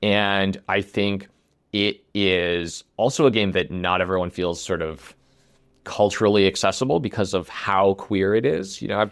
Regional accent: Midwest, United States; Yeah, I mean, I'm not Jewish either, but I did grow up in the Midwest, right?

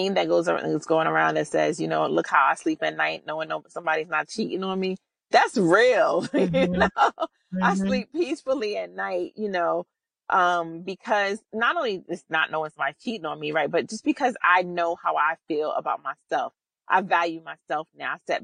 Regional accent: New York City, New York, United States; Cause look, I'm from New York City and I'm scared of heights, you know

